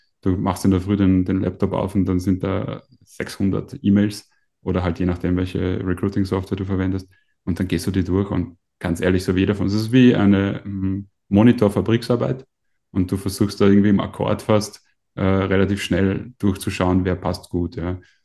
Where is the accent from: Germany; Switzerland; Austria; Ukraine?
Austria; Vienna; wobei man als Wiener ja auch eine Leidenschaft für schlechten Kaffee entwickeln kann.